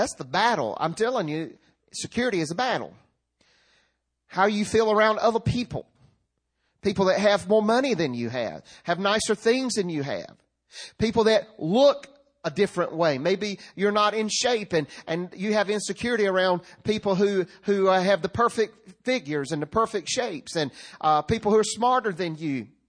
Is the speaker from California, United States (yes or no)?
no; Rocky Mount, North Carolina, United States; When I was stealing candy from White Supermarket in Rocky Mount, North Carolina, on Raleigh Road, not one time did I hear the words